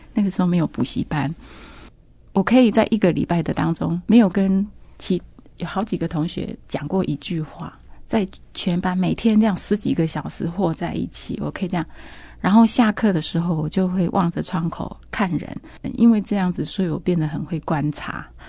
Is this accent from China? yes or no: no; Taitung County, Taiwan; also born or lived in Nantou / Hsinchu; 所以后来我们就搬，从台东搬到新竹。我原来是在南投出生的，我父亲，我从南投出生，然后大概我一岁多的时候，我父亲搬到台东开农场，然后九岁左右，九岁十岁左右搬到新竹。